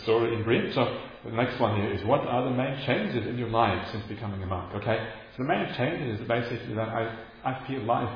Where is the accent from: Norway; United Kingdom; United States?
Norway; I mean, I grew up in Norway.